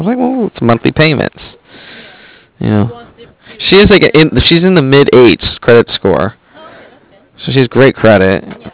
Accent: San Diego, California, United States; San Diego.

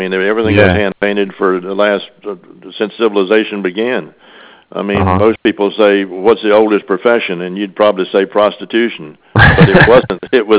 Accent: East Coast, United States; now in Eugene, United States; We're from the East Coast in here, and in 1971, there was a lot of unrest in the education system here, and we said there's a better way to live. So we bought a business in Eugene, Oregon

